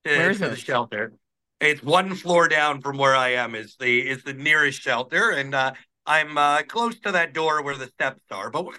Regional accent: Canada; especially because we're Canadian.

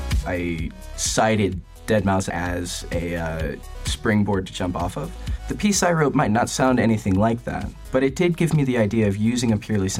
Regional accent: Asheville, North Carolina, United States; He's actually from my hometown of Asheville.

